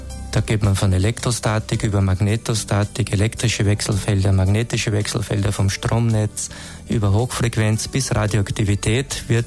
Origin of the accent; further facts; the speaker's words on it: Lower Austria, Austria; born there; ich bin aus dem Waldviertel gebürtig und da ist das noch sehr verbreitet